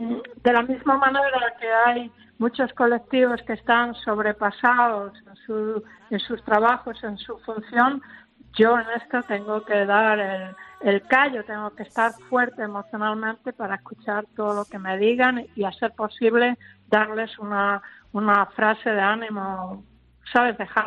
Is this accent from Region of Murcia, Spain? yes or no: no; Galicia, Spain; siendo gallego